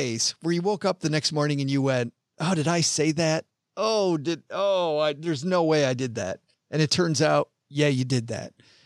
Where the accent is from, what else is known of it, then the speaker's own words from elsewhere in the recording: Alabama, United States; And I said, well, I'm from Alabama. What do you want to hear?